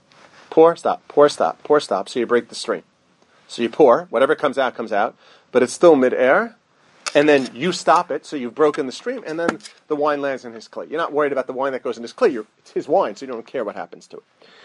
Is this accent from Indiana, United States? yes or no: yes; Muncie, Indiana, United States; when I grew up in Muncie, so my parents had an above-ground pool.